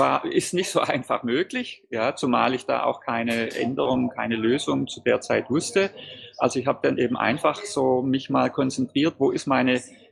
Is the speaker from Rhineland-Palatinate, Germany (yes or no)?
no; Baden-Württemberg, Germany; accent: Swabian; Also wie man wahrscheinlich meinem Dialekt hört, komme ich aus dem Schwabenländle und dort ist man sparsam und fleißig